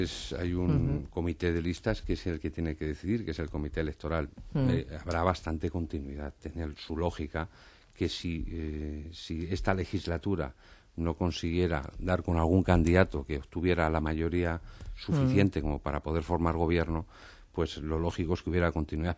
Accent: Salamanca, Castile and León, Spain; para mí es un honor formar parte de las mismas en mi tierra, en Salamanca

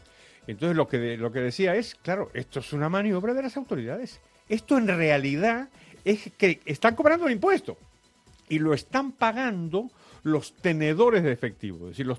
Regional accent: Argentina; Y yo, como soy mayor y soy argentino, he vivido este episodio. He vivido en los años 70.

